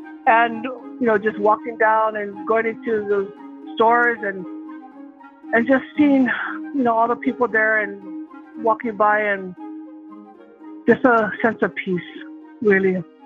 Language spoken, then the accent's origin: English; Makena, Hawaii, United States; Well, my family's originally from the south side of Maui in an area called Makena.